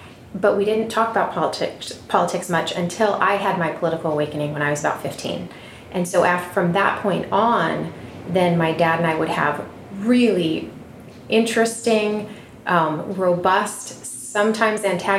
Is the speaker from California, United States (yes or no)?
yes; California, United States; And we grew up in Orange County, you know, suburbs, and it was a really fun time to be a kid in the 80s